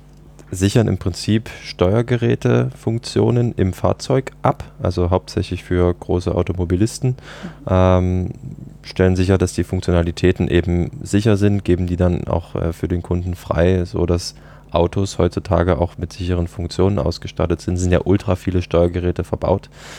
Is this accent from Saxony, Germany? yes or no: yes; Dresden, Saxony, Germany; als ich zurück nach Deutschland gekommen bin, zurück in meine Heimatstadt Dresden